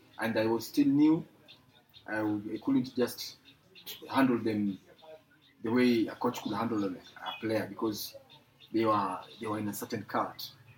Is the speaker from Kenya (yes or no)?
yes; Kenya; English is a second language; Me, my tribes, I'm from Luo.